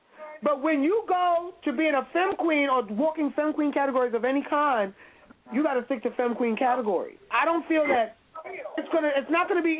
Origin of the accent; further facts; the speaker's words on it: Brooklyn, New York, United States; We grew up together in Brooklyn.